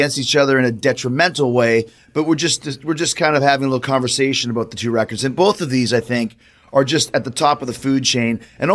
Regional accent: Winnipeg, Manitoba, Canada; where I grew up in Winnipeg

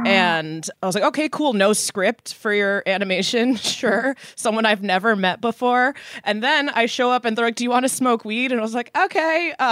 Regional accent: Connecticut, United States; also born or lived in Chicago; I grew up in Connecticut and used to say in the Midwest when I lived in Chicago, I was like, yeah, we didn't have those.

